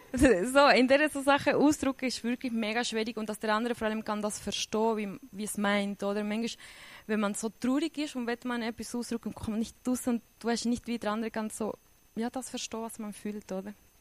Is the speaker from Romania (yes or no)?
no; Switzerland; Heimweh, aber eher als Schweizer, wie geht mit dem um?